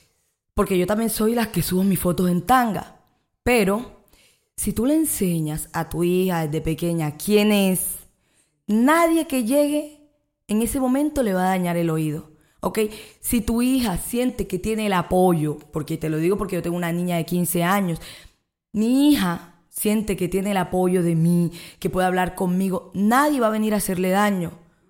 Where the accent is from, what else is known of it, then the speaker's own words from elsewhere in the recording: San Basilio de Palenque, Bolívar, Colombia; Felizmente palenquera, alta, gruesa, de boca grande y bailo bellísimo.